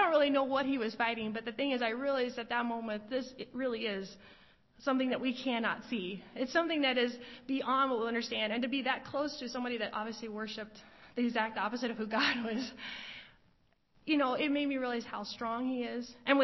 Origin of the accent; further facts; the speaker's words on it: United States; that in itself didn't really scare me as an American.